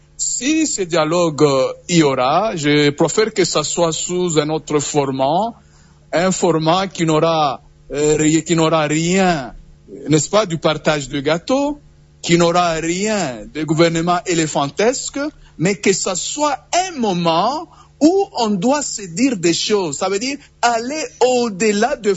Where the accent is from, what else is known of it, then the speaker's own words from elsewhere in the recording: DR Congo; en tant que Congolais, patriotes